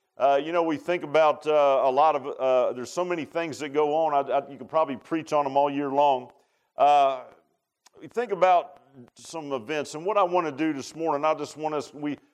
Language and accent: English; Virginia Beach, Virginia, United States; my mom was from the Eastern Shore, Cape Charles, Virginia, and I grew up in Virginia Beach, which you have to go across the bridge tunnel, it's not that far